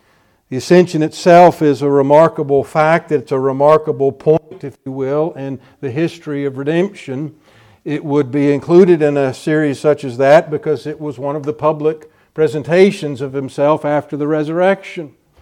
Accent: the South, United States; as a Southerner, I just thought epoch, that's the way I've always read it.

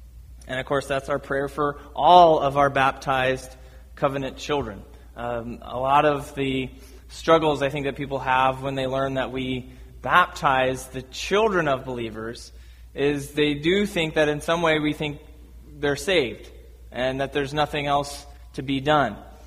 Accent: Nebraska, United States; I grew up in Nebraska in a very Roman Catholic city, grew up in a largely Roman Catholic neighborhood.

